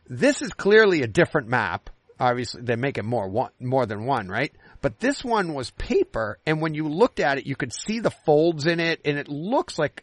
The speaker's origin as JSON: {"language": "English", "town": "Boston", "region": "Massachusetts", "country": "United States", "said": "I'm from Boston."}